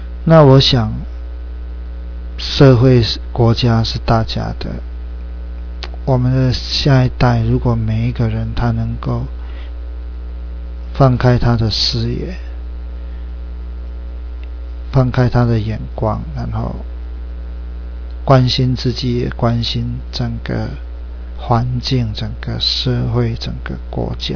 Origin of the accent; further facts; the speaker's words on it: Taiwan; 我们台湾人很努力，我们很辛苦